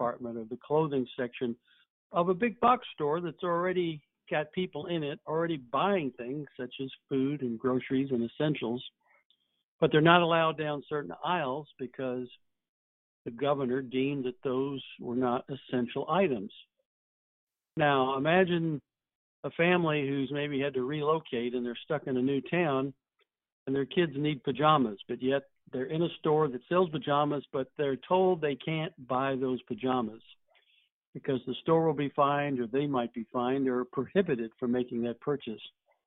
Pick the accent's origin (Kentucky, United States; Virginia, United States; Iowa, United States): Kentucky, United States; Louisville; in my hometown of Louisville, Kentucky